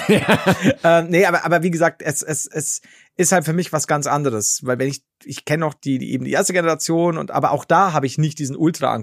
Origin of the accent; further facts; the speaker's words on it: Bavaria, Germany; mein Leben als Oberpfälzer Krüppel